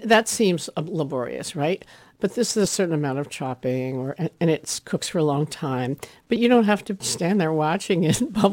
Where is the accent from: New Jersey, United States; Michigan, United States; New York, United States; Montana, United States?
New York, United States; New York City; And I grew up in New York City, but we had a little country house. And my grandparents in Louisiana were wonderful food gardeners.